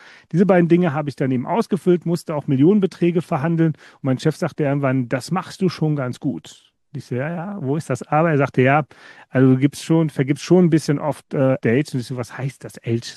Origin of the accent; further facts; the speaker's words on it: Wittlich, Rhineland-Palatinate, Germany; born there; ich bin Eifler in Wittlich geboren